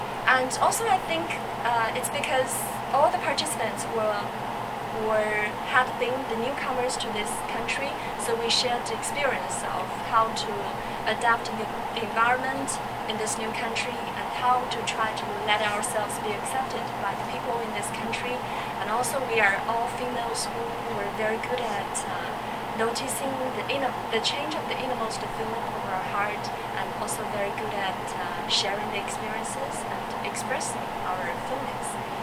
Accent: China; English is a second language; now in Kingston, California, United States; back in my home country, I was living by the Yangtze River for about 20 years.

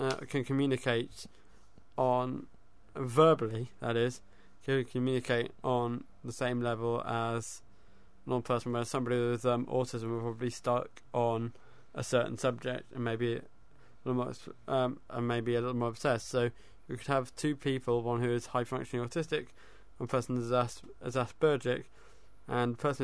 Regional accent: Windsor, South East England, United Kingdom; I was raised in the Royal Borough of Windsor and Maidenhead

